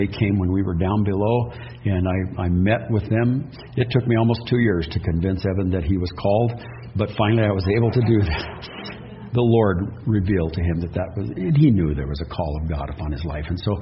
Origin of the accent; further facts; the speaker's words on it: Washington, United States; And I grew up in Washington.